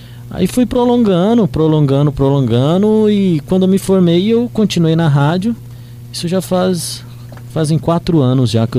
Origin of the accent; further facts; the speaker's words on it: Regente, Brazil; Eu comecei em Regente, eu sou de Regente.